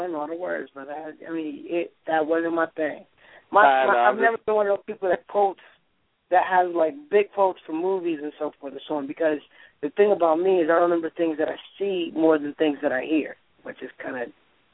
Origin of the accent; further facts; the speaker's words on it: Detroit, Michigan, United States; Man, all right, so I grew up in Detroit, Michigan, a good place to be from because you get a lot of respect when you're from Detroit.